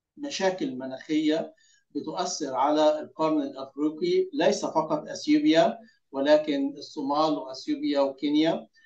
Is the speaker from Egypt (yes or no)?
yes; Egypt; حتى عندنا في مصر يعني ملاحظ إن هذا الشتاء جاي لطيف جدا جدا